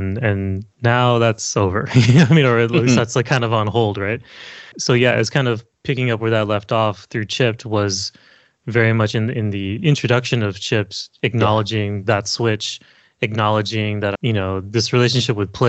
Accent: California, United States; she grew up near where I grew up in the San Gabriel Valley in the neighborhood of Bassett within La Puente. Shout out to La Puente and El Monte.

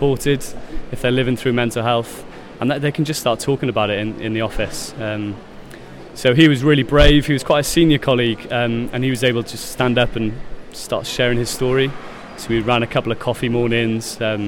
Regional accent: Wales, United Kingdom; as a boy growing up in South Wales

